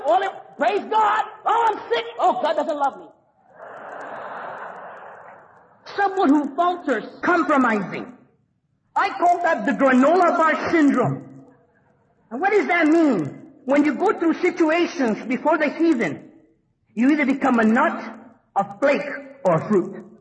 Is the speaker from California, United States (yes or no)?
yes; Los Angeles, California, United States; And yes, I'm from East LA. And yes, I cry.